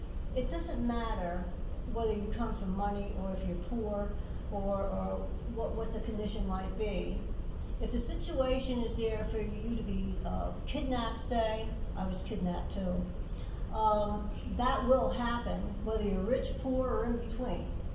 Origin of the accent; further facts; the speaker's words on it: New York, United States; born there; I was born in New York. Most of my family was born in New York.